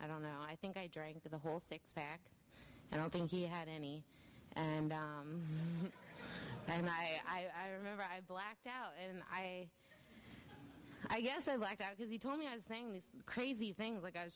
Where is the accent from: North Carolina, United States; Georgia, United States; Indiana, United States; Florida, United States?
Florida, United States; Bradenton; born there; I was born in Bradenton, Florida.